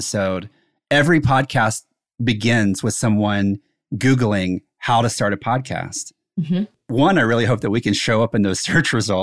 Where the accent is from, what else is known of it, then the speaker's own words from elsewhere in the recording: South Carolina, United States; We grew up in the same town. I didn't know him there, but I grew up in South Carolina.